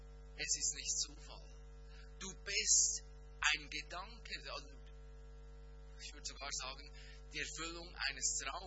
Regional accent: Bern, Switzerland; ich komme aus der Landwirtschaft ursprünglich, im Emmental, ich weiß, wie das funktioniert

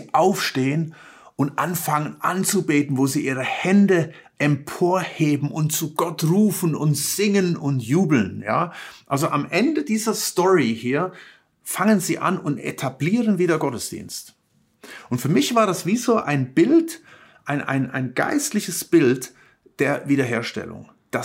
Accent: Germany; und ich schließe mich da ein, ich als Deutscher, wir als Gesellschaft

